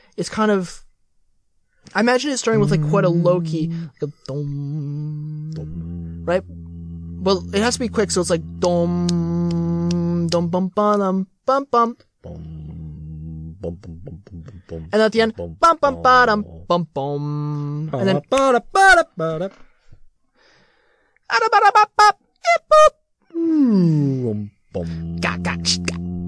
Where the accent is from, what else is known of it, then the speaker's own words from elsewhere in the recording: Kentucky, United States; my hometown is Kentucky, and I went to the Kentucky High for Human People High School.